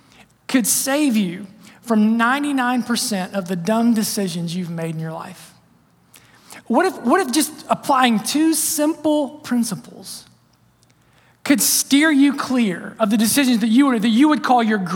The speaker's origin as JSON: {"language": "English", "region": "Ohio", "country": "United States", "said": "I'm from Southern Ohio. Cut me some slack, okay?"}